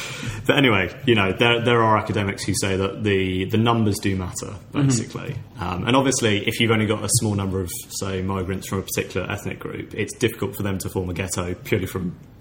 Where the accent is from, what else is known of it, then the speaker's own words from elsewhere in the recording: South East England, United Kingdom; I basically live in Surrey, or like I grew up in Surrey.